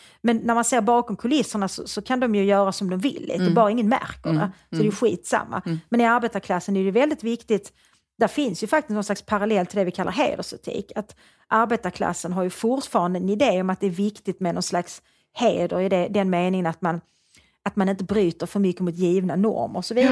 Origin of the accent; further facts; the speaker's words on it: Svedala, Skåne, Sweden; also born or lived in Malmö; Jag är uppväxt en bit utanför Malmö i ett samhälle som heter Svedala. Där jag bodde några år innan jag flyttade tillbaka till Malmö.